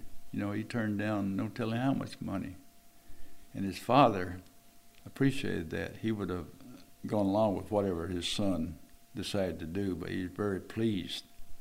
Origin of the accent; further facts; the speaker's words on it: Red Springs, Texas, United States; I'm native Texan, a country boy, and a big metropolis called Red Springs, in which there were no reds and very few springs.